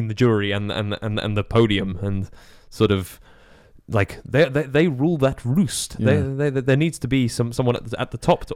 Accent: England, United Kingdom; this is our fun little fact of being English, is we have no proof that we exist.

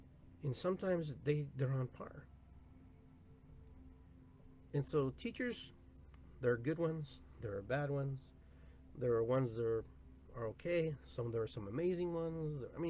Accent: Peru; also born or lived in South, United States; now in United States; I am from Peru. I am Latino. I am from the South.

